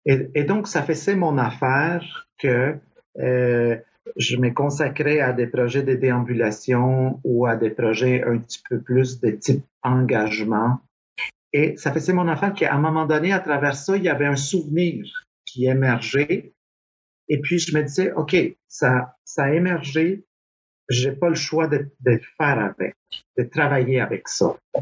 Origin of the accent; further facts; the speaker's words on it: Guatemala; also born or lived in Quebec, Canada; now in Montreal, Canada; je suis ni guatémaltèque, ni québécois. Je suis les deux, tu sais, les « et guatémaltèque et québécois. Et, puis maintenant, j'aime bien dire « je suis montréalais ».